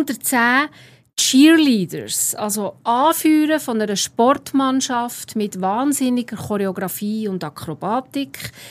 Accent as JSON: {"language": "German", "town": "Biel", "region": "Bern", "country": "Switzerland", "tie": "born or raised there", "said": "meine Heimatstadt ist auch so ein bisschen wichtig für diese Kultur, Graffiti-Kultur"}